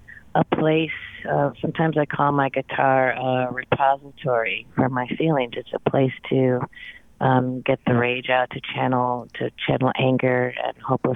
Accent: Wisconsin, United States; moved away; I moved to Boston first from Wisconsin, where I grew up, and applied for the Emerging Artist Showcase and won

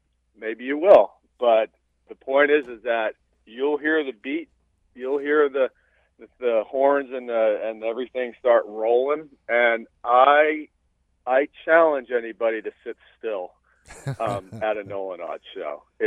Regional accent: New Paltz, New York, United States; now in Albany, United States; I grew up in New Paltz. And cool. I live up in Albany, New York right now.

